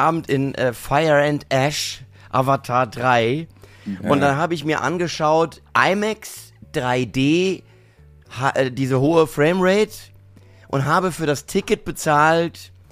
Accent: Mainz, Rhineland-Palatinate, Germany; Bei uns in Mainz gab es Vorstellungen, ab 16 durftest du, also wenn Filme ab 16 gezeigt wurden, durftest du rauchen.

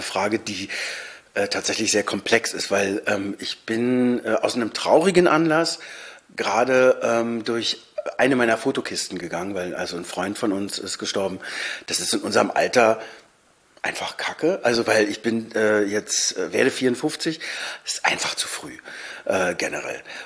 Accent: Berlin, Germany; ich bin in Niederschönhausen eigentlich groß geworden, bis ich 10 war. Ein wundervoller Ort, Zweifamilienhaus, viel Platz, ein paar Leute, meine Familie. Und dann bin ich, als meine Oma starb, in diese Zweiraumwohnung nur mit meiner Mutter gezogen.

